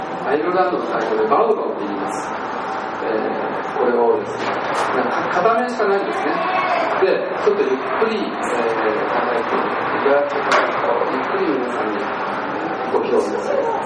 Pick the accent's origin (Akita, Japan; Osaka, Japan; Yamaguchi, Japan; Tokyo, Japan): Yamaguchi, Japan; Ube; 私は実は宇部からやってきたんですけど、山口県の宇部の出身なんですけど